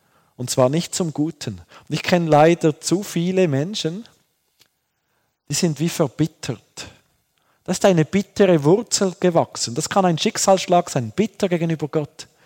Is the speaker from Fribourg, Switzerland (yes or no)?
yes; Fribourg, Switzerland; Und ich wurde oft ausgelacht wegen meinem Dialekt. So. Ich bin im Kanton Freiburg aufgewachsen, an der Grenze zum Kanton Bern, also total deutschsprachig so. Und ich wollte ein wunderbares, reines Berndeutsch sprechen. So. Aber meine Eltern waren Thurgauer.